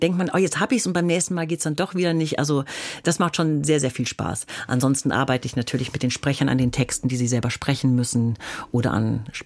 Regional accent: North Germany, Germany; ich komme aus Norddeutschland, da kann man ein bisschen was machen.

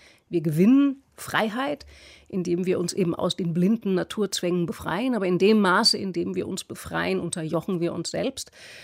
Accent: Frankfurt, Hesse, Germany; Ich komme aus Frankfurt

